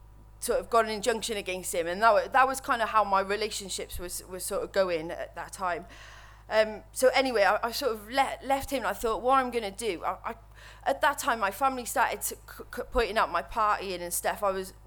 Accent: Cardiff, Wales, United Kingdom; I'm from Wales, from Cardiff. I'm 38, and I've been clean for 560 days now

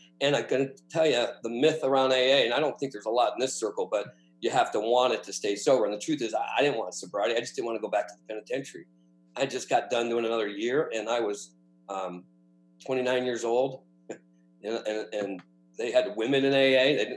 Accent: Stockton, California, United States; I'm from Stockton, California. If anyone's from California and you know Stockton, it's a great place to be from.

